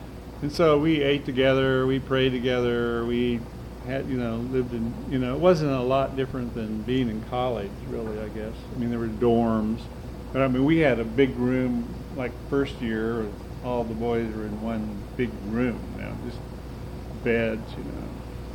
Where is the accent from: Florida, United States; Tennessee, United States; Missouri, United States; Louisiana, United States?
Missouri, United States; Joplin; I was raised in Joplin, Missouri, a Catholic background, and went to parochial schools. And Catholics in Joplin are a minority